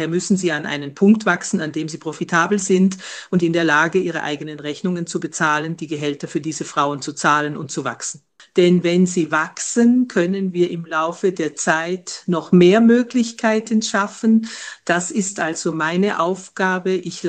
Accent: Nairobi, Kenya; Also ich bin in einem Viertel in Nairobi aufgewachsen, das Ghetto genannt wird.

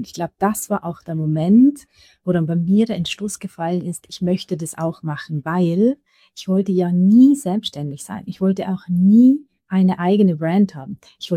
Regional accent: Austria; Komme ich zurück nach Österreich? Ich hatte damals auch eine sehr, sehr große Sehnsucht wieder nach meiner Heimat.

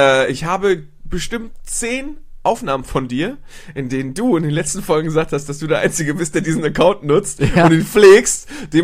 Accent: Schleswig-Holstein, Germany; ich bin aufgewachsen in der Nähe vom Kernkraftwerk Krümmel

